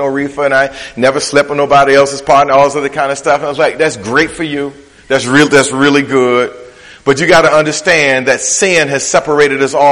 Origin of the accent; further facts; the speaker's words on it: Detroit, Michigan, United States; I was growing up in Detroit. We had corner stores on every corner.